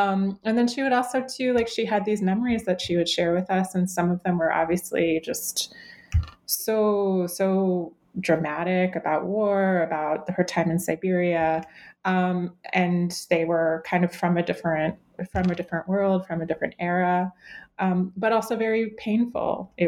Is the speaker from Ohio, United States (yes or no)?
yes; Cleveland, Ohio, United States; So I grew up in Cleveland, Ohio. It was the place that my grandmother and mother had come to after leaving the Soviet Union in the late 1960s. I grew up kind of on the fringes of the Ukrainian diaspora.